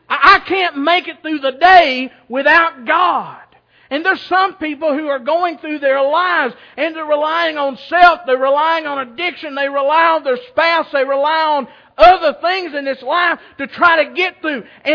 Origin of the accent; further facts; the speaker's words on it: Kentucky, United States; I grew up in Rockcastle County. The education wasn't the best.